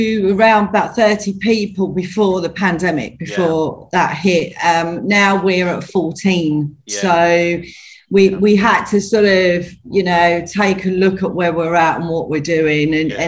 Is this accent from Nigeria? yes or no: no; Wickford, East of England, United Kingdom; So I am an Essex girl, born and bred. I come from Wickford, so Basildon, sort of Wickford way originally, and then I moved to Colchester quite a few years ago now, over 30 years ago.